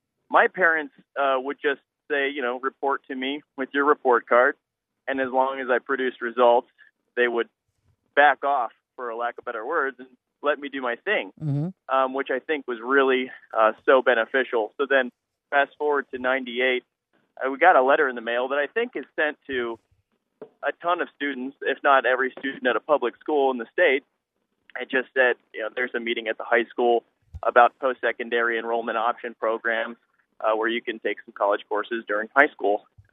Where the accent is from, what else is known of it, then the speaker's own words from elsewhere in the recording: Ohio, United States; So when I was 14, I grew up in Vinton County, rural Ohio, public schools.